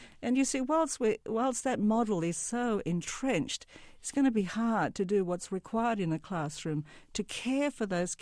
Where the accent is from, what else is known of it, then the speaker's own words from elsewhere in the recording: Australia; you mentioned my growing up in Australia.